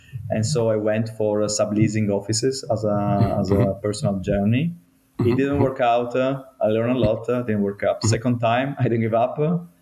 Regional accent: Trieste, Friuli-Venezia Giulia, Italy; English is a second language; also born or lived in Istanbul; now in Berlin, Germany; From my side, I'm Italian from Trieste.

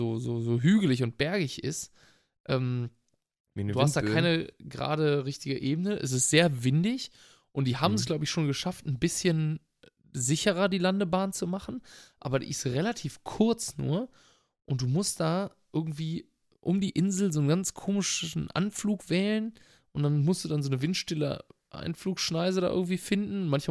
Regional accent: Brazil; German is a second language; Also es ist schon super schwer für mich, als Brasilianer Portugiesisch aus Portugal zu verstehen.

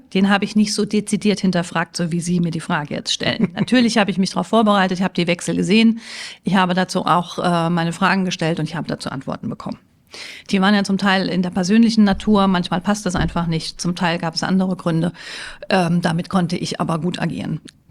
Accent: Mainz, Rhineland-Palatinate, Germany; ich bin ja Mainzerin

